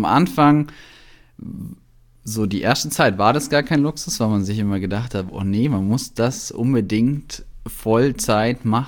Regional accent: Kempten, Bavaria, Germany; moved away; also born or lived in Berlin; bin 33 Jahre alt, komme aus Kempten im Allgäu, also eigentlich aus Weidnau.

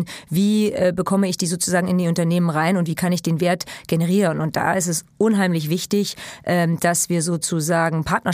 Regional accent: Germany; weil wir sind ja Europäer, ja, und ich bin auch Europäer, bin Deutscher und bin Europäer.

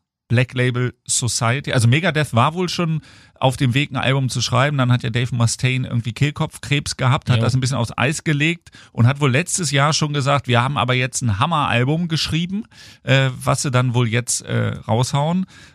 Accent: Hanover, Lower Saxony, Germany; Ich bin ja Hannoveraner, aber der Prophet im eigenen Land und vor allem die Band in der eigenen Stadt gilt ja nichts.

